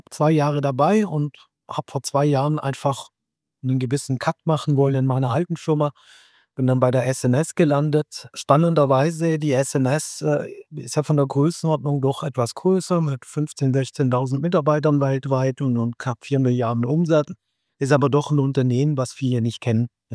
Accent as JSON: {"language": "German", "region": "Baden-Württemberg", "country": "Germany", "said": "Selber komme ich aus dem Süden, wohne weit unten im Süden, in der Nähe von Stuttgart oder Tübingen, kennen viele ganz gut. Bin dort auch fest verankert, bin also ein sogenannter Wochenpendler oder Wochenendpendler."}